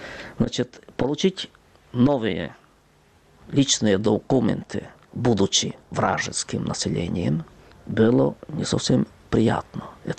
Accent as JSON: {"language": "Russian", "region": "Zakarpattia Oblast", "country": "Ukraine", "tie": "born or raised there", "said": "Я никогда не жалел, что я коренный житель Закарпаття и никогда не имел намерения уехать из Закарпаття."}